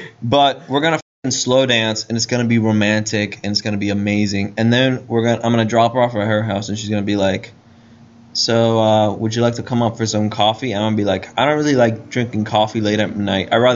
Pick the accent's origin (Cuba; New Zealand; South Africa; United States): Cuba; you know me, I'm from Cuba. What do I have? I have African spirit blood.